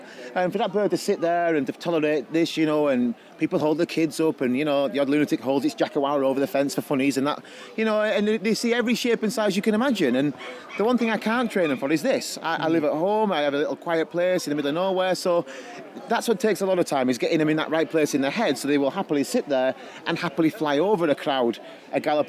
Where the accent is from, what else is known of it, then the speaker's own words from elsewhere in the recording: Yorkshire and the Humber, United Kingdom; you talk funny, you're not from round here. That's right, I'm a Yorkshireman